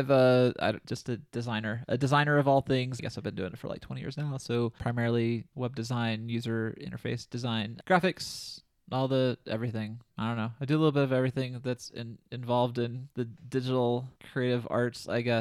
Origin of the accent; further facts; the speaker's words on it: Carbondale, Illinois, United States; I will say my favorite kind of pizza is Quattro's Deep Pan Pizza in my hometown of Carbonell, Illinois.